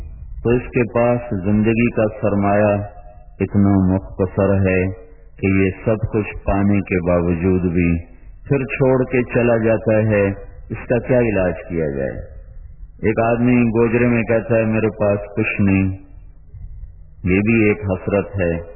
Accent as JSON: {"language": "Urdu", "town": "Multan", "region": "Punjab", "country": "Pakistan", "said": "میرا ضلع ملتان ہے, یہاں اس نے بڑا قتل عام کیا تھا"}